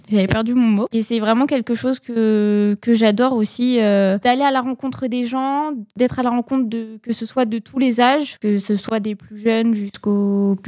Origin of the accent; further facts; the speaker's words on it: Gien, Centre-Val de Loire, France; born there; j'ai 22 ans, donc je suis née à Gien. Je suis partie quelque temps pour mes études, mais je suis revenue.